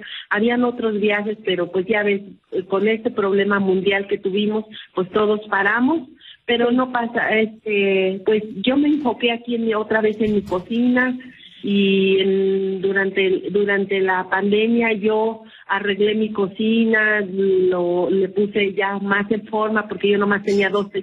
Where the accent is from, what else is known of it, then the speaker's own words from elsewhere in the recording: Michoacán, Mexico; la cocina tradicional indígena de mi pueblo, de Michoacán